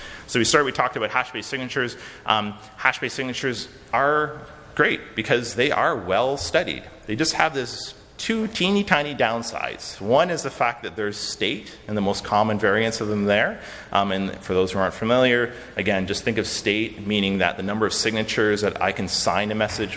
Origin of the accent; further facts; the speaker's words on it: Waterloo, Ontario, Canada; Personally, I'm from Waterloo